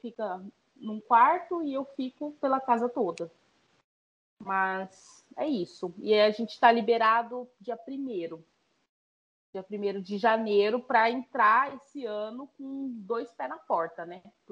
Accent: Mato Grosso do Sul, Brazil; also born or lived in Florianópolis; Eu passei a minha vida toda no Mato Grosso do Sul morando em casa. Depois eu mudei para Florianópolis, morei em apartamento. Aí mudei para cá, mudei para apartamento também.

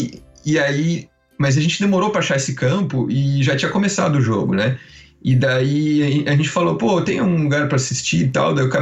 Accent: Piracicaba, São Paulo, Brazil; Eu morava no interior de São Paulo. É, eu sou de Piracicaba, né? Que fica, tipo, umas 4, 5 horas do litoral.

